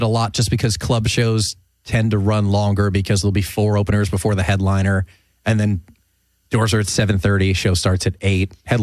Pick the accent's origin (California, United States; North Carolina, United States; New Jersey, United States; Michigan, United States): New Jersey, United States; And one of the reasons I was very happy that I grew up in New Jersey, because New York and Philly were nearby.